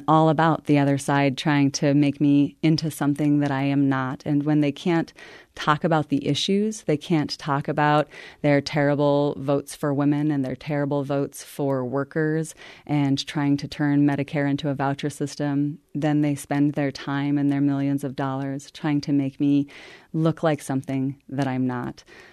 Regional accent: Billings, Montana, United States; My real experience that has prepared me for being a U.S. Senator has been my life growing up in Billings, experiencing poverty and using education as the key to overcome the adversity that comes with poverty.

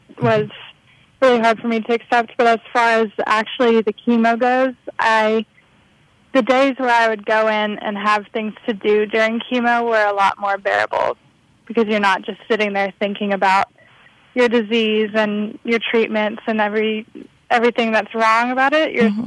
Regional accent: Houston, Texas, United States; Well, luckily I'm from Houston.

